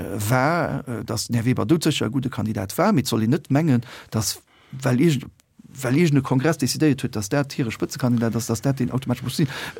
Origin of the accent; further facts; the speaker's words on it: United Kingdom; German is a second language; ich war aus Großbritannien